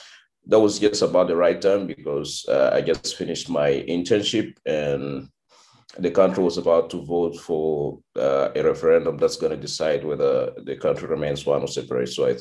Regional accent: Khartoum, Sudan; also born or lived in Juba, South Sudan; Then we had to move to the northern part of the country, to Khartoum. That's basically where I grew up.

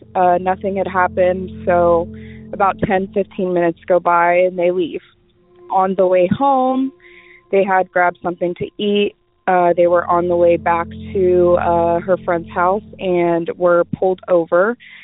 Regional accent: Indiana, United States; I'm from Indiana.

